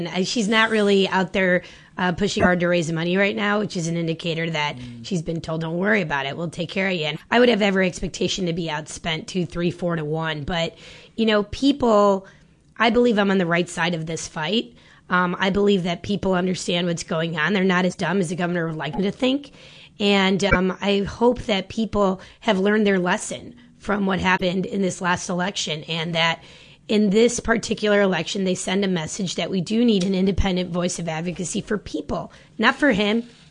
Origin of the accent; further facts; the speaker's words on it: Bolingbrook, Illinois, United States; also born or lived in Chicago, United States / DuPage County, United States; But I grew up in, I was born in Chicago, and I spent part of my life second through sixth grade in DuPage County, and then also went to high school and junior high in Bolingbrook, which is Will County.